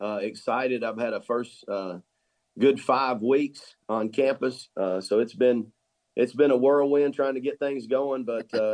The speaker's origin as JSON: {"language": "English", "town": "McMinnville", "region": "Tennessee", "country": "United States", "said": "I'm originally from Tennessee. Went to a high school in Warren County in McMinnville."}